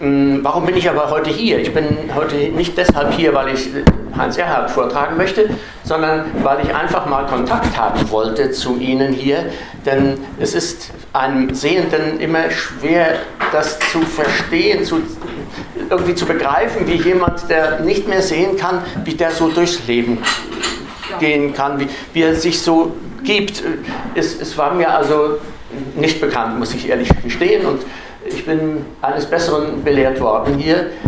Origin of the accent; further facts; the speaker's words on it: Gelnhausen, Hesse, Germany; ich komme aus Gelnhausen